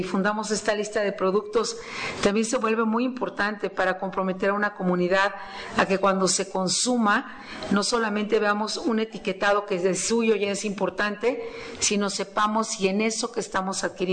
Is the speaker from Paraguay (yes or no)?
no; Mexico